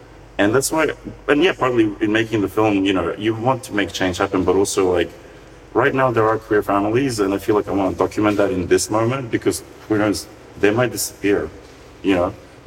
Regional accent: North Macedonia; when I was growing up in Macedonia.

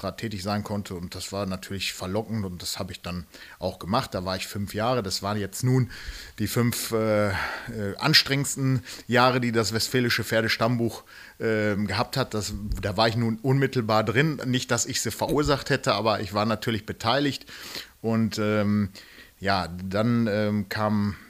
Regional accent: Menden, North Rhine-Westphalia, Germany; ich bin geboren in Menden im Sauerland, bin da auch aufgewachsen.

